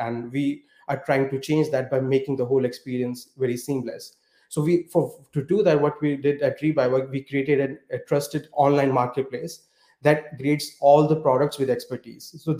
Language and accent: English; India; So I'm originally from India